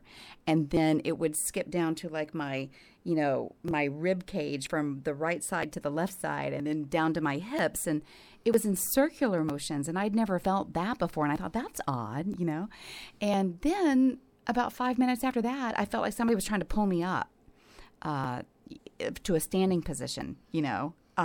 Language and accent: English; Atlanta, Georgia, United States; I grew up in Atlanta. Mm-hmm. Southern Gothic, all the way.